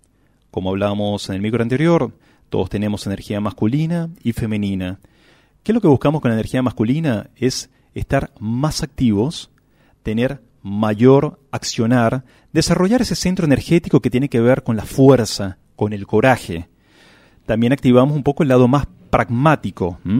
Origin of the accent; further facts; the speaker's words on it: San Javier, Córdoba, Argentina; soy de San Javier